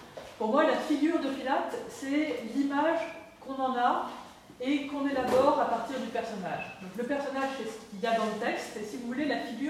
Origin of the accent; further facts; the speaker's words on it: Grand Est, France; en fait, j'ai grandi dans les Vosges